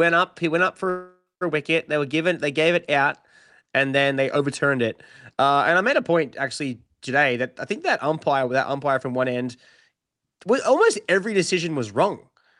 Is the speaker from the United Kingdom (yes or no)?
no; Australia; for me as an Australian, to get it down to a five test series